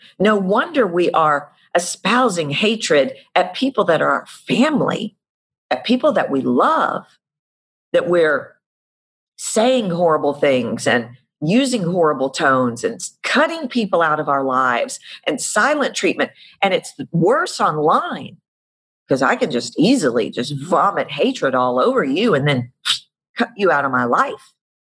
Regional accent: Houston, Texas, United States; I'm from Houston, and I remember last year, year before, the last hurricane, you know, was just devastating.

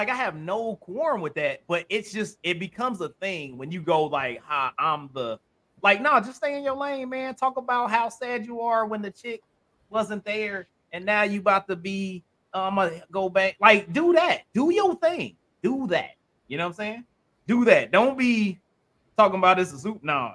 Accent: Indiana, United States; But, you know, I have fam up in, you know, my home state. I'm a Hoosier. So up in Indiana, you know what I'm saying?

